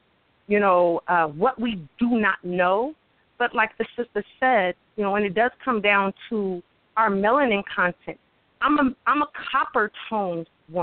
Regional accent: Canada; being Aboriginal people here, my family is Aboriginal here. We're from Canada. I'm a proud Cree, Muscogee, Creek, and Cherokee woman. But knowing that all of that comes from Africa, and I'm a Kemetic woman

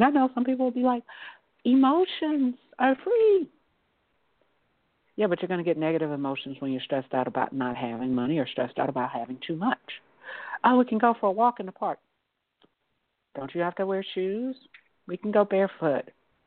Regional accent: Georgia, United States; I grew up in Georgia and went to a Baptist preschool and kindergarten and had a cousin who was a preacher.

